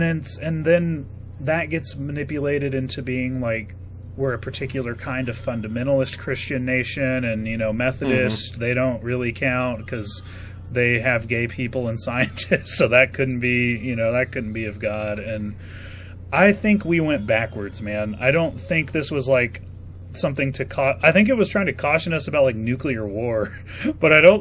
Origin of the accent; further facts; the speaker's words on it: Texas, United States; Yeah, I mean, that's part of my riot as a Texan.